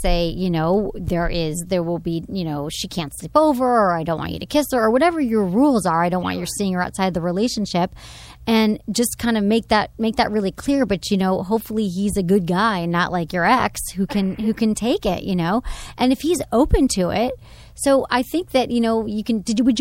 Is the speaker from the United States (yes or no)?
yes; Michigan, United States; I'm from Michigan, so I got the little Midwestern thing going.